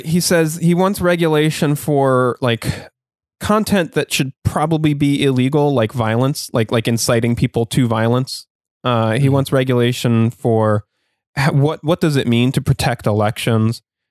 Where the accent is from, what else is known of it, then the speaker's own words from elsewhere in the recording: Pennsylvania, United States; accent: Pennsylvania; That's my Pennsylvania accent.